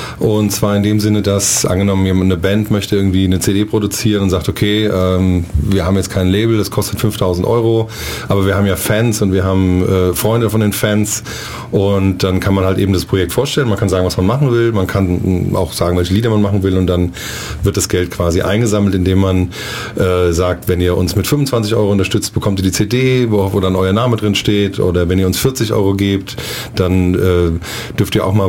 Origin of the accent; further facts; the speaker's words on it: Berlin, Germany; Ich komme aus Berlin und bin bei startnext.de.